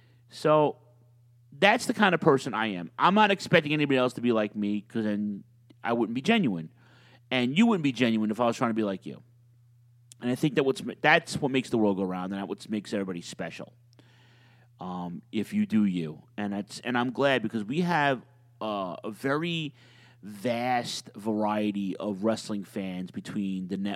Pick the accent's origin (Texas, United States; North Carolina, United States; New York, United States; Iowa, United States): New York, United States; A, because I'm a New Yorker